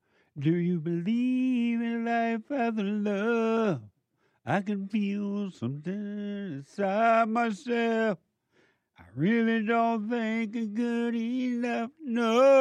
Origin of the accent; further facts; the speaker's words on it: Alabama, United States; Some of you know I grew up in … And I grew up on a plantation down